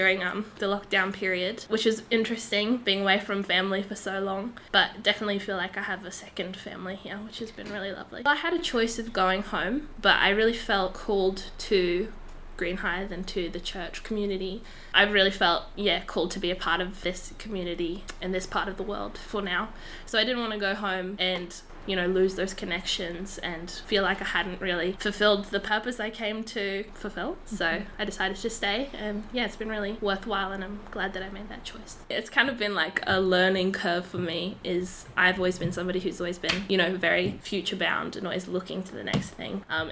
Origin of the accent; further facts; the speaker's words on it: Brisbane, Queensland, Australia; now in Auckland, New Zealand; I've moved from Australia in January. So I moved from Brisbane area, South Queensland